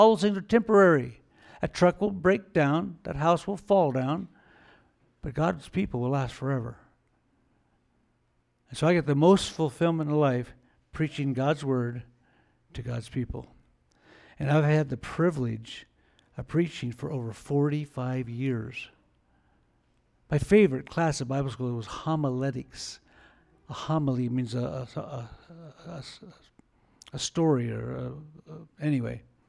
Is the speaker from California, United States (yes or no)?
yes; California, United States; born there; I was born in California. I had California roots. My family lived in Hesperia.